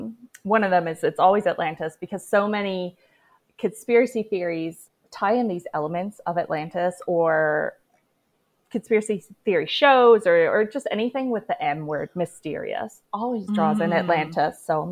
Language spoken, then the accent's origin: English; Canada; I am Canadian. Great. Yes, I am Canadian.